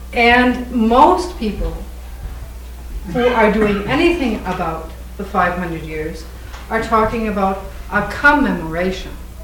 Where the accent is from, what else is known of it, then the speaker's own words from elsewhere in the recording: Minnesota, United States; I was born in Minnesota too long ago. And I was brought up in Minnesota